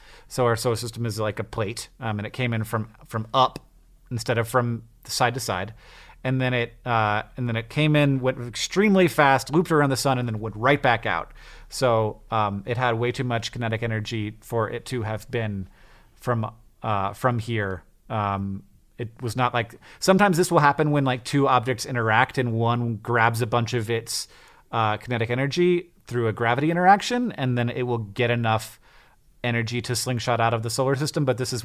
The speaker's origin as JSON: {"language": "English", "region": "Florida", "country": "United States", "tie": "born or raised there", "lives_now": "Montana, United States", "said": "But, like, you know, I grew up in Florida where most of it's just. And out here in Montana, like, Montana is a Spanish word."}